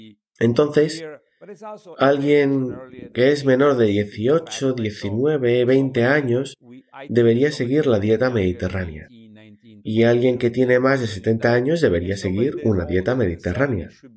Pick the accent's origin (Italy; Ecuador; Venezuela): Italy; Soy alguien de Italia y no quiero decir algo que me haga perder mi ciudadanía.